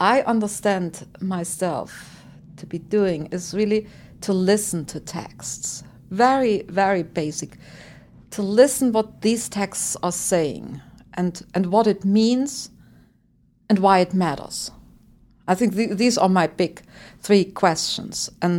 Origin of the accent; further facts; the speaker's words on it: East Germany, Germany; English is a second language; moved away as an adult; now in United States; I'm coming from Germany, so I have been in the United States for 10 years. I grew up in East Germany